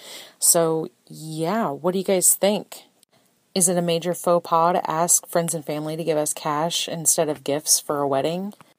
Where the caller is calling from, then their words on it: Indianapolis, Indiana, United States; For your listeners, I'm 32 from Indianapolis